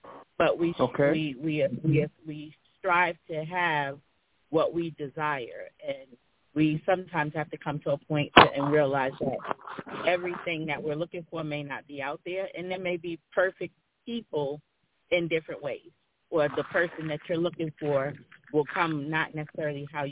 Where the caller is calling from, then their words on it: North Carolina, United States; I'm calling from North Carolina.